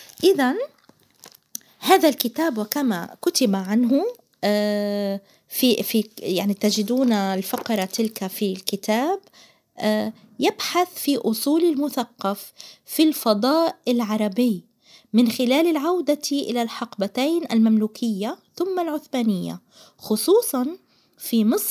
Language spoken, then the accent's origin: Arabic; Palestine; بدنا نحن كمجتمع فلسطيني نقول نحن فلسطينيون، وطبعا نحن فلسطينيون ويجب دوما أن نقول أننا فلسطينيون